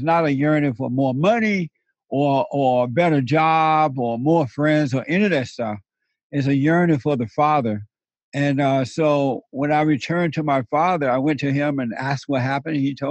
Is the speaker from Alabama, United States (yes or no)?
yes; Alabama, United States; But, you know, I grew up in Alabama on a plantation. I'm born there.